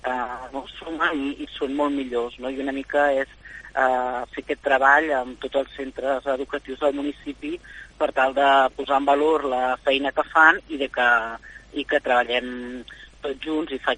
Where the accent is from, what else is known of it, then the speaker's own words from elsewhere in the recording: Palafolls, Catalonia, Spain; som tots els nens i nenes, no, els adolescents de Palafolls i som tots de Palafolls